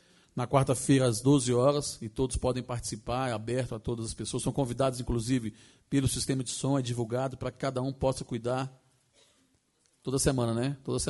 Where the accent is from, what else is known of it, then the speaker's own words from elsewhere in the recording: Gama, Federal District, Brazil; do Gama, da cidade que eu moro, onde eu nasci e resido até hoje